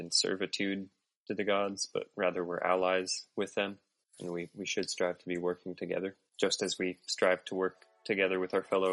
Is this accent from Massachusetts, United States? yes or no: yes; Sudbury, Massachusetts, United States; now in Utah, United States; Yeah, so I was raised Mormon in Sudbury, Massachusetts. My dad's whole family comes from Utah, which is actually where we're living now.